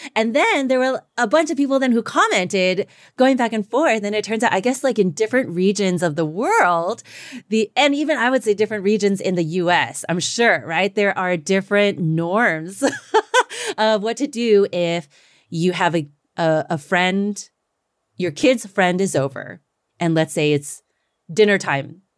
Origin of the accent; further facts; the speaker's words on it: the South, United States; okay, I'm Chinese American, you know, but also I grew up in the South. So there's a lot of Southern hospitality